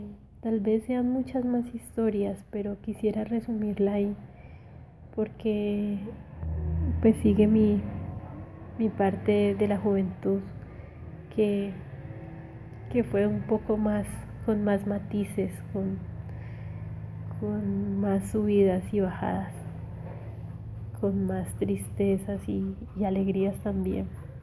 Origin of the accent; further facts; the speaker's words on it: Florencia, Caquetá, Colombia; also born or lived in Cauca; nos trasladamos de Caquetá, vivimos un tiempo en Florencia, en la ciudad. Más o menos un año, mis papás deciden vender la casa donde vivíamos. Fue un cambio para mí un poco brusco. Después nos fuimos a vivir donde mi abuelo, o sea, al Cauca.